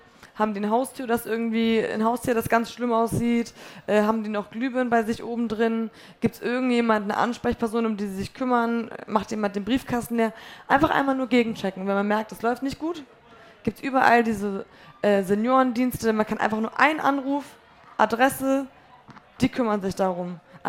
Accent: Poland; now in Germany; Und bei uns in Polen ist es ja auch so, wir leben mit den Großeltern dann zusammen im Haus. Man lebt in 4-Generationen-Haushalten so oft. Und das ist so eine Sache, die mir in Deutschland ein bisschen fehlt

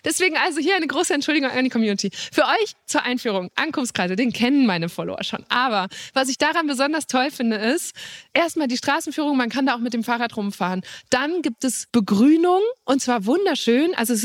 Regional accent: Borken, North Rhine-Westphalia, Germany; ich komme aus Borken im Münsterland, einer Stadt, die quasi nur aus Kreisverkehren besteht.

